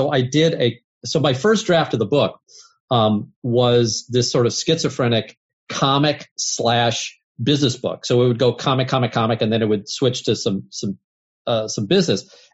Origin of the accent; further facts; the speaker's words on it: St. Louis, Missouri, United States; We're both from St. Louis.